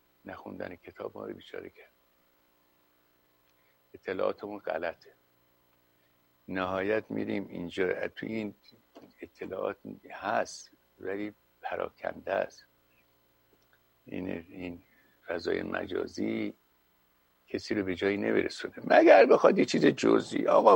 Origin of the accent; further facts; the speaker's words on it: Iran; اما ما ایرانی هستیم هر آینه